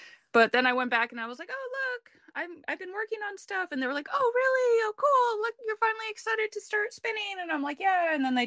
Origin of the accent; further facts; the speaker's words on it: New Mexico, United States; I'm from New Mexico, from the desert